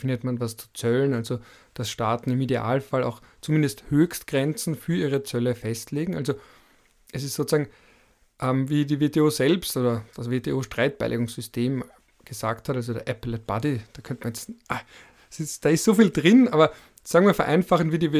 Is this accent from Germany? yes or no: no; Austria; also als Österreicher, wenn wir jetzt eine Automobilindustrie aufbauen wollen würden